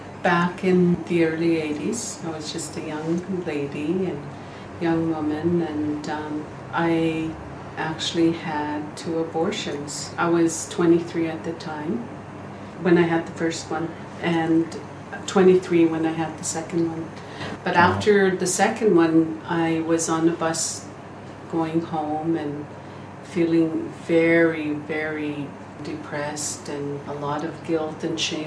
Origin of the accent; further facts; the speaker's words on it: Manitoba, Canada; Actually, I'm from Northern Manitoba. I'm from the Swampy Cree tribe.